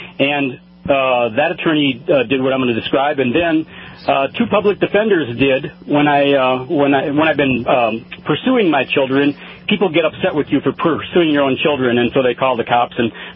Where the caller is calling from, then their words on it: New Mexico, United States; in New Mexico